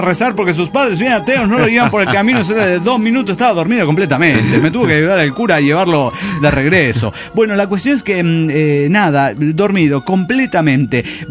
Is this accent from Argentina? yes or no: yes; Leones, Córdoba, Argentina; cuando voy a Rosario me dicen, sos cordobés, y están todos locos. No sé de dónde soy. Va, sí, soy de Leones.